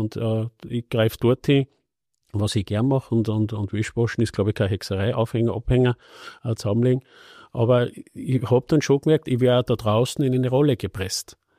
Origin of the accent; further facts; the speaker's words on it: Upper Austria, Austria; Und ich komme aus dem Müffel, bin zwar aus dem Müffel, das Linz nahe ist